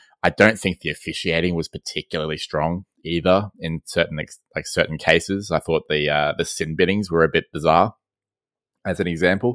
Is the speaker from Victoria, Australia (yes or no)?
no; Queensland, Australia; as a Queenslander